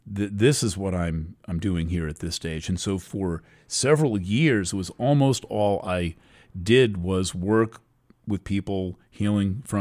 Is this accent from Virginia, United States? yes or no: no; Brooklyn, New York, United States; born there; Oh, I was born in Brooklyn at Brookdale Hospital and so on.